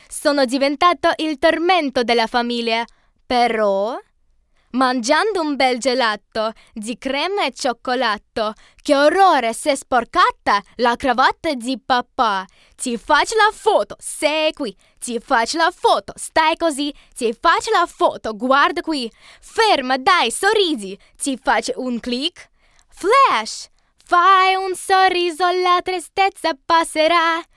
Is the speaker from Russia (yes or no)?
yes; Russia; Italian is a second language; sono russa, ma anche parlo italiano.